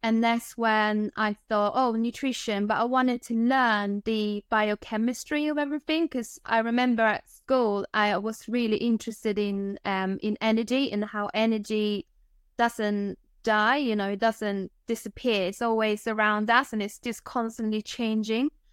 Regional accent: Sweden; now in England; so my background is I'm from Sweden. I moved to England around the millennium. So I've been living in England for, 23 years, something like that.

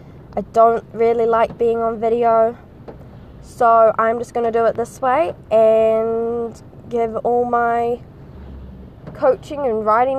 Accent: New Zealand; accent: Kiwi; I don't think my accent is very interesting, but then I don't think Kiwi accents are, but that's only because I am Kiwi and I grew up around it.

